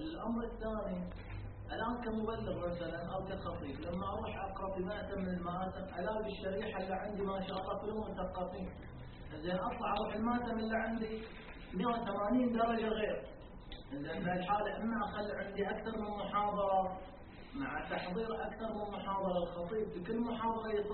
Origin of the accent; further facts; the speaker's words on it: Bahrain; تروح بعض الديار مثلا عندنا في البحرين تروح نوادي دراسة ما شاء الله شريحة مثقفة